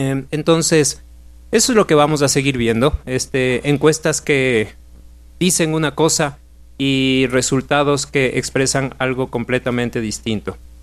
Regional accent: Ecuador; en el caso de sociedades como la ecuatoriana, porque tenemos a una enorme porción de la población por fuera del sistema de participación política.

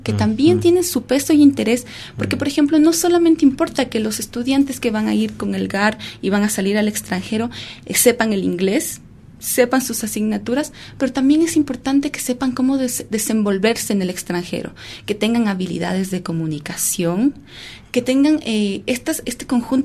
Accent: Ecuador; Probablemente son instrumentos más cercanos a nuestra realidad como ecuatorianos.

